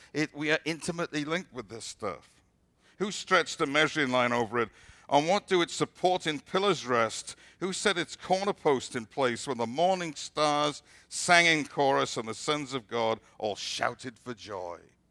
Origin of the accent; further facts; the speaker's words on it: Wales, United Kingdom; And I grew up in Wales back in the 50s